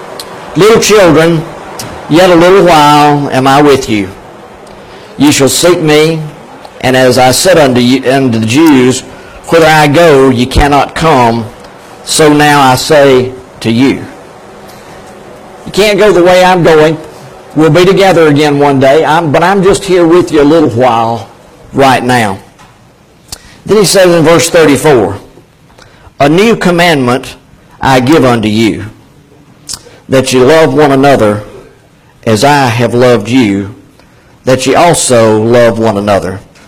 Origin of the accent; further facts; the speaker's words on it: the South, United States; I grew up in the South just like you did.